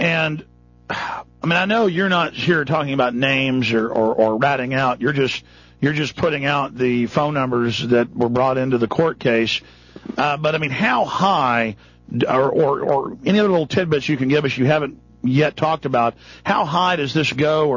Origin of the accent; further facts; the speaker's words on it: Texas, United States; also born or lived in Dallas / Austin; Well, I've known a lot of young women who I grew up around in Dallas and Austin, Texas, who moved to D.C. or ended up in D.C.